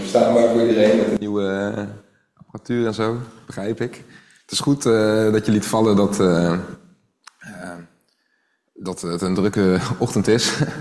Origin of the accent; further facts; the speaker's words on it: Apeldoorn, Gelderland, Netherlands; het lokaal van de vergadering in Apeldoorn. Waar ik opgegroeid ben.